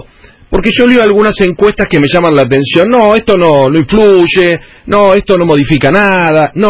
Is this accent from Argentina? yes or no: yes; Argentina; si no nos mueve como sociedad, como argentinos